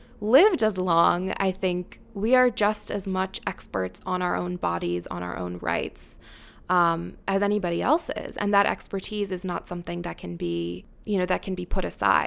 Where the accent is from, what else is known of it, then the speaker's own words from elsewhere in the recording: Maryland, United States; now in New York City, United States; I am from Washington, D.C., in Maryland, just outside Washington, D.C. My parents are from India originally. I'm a first-generation American.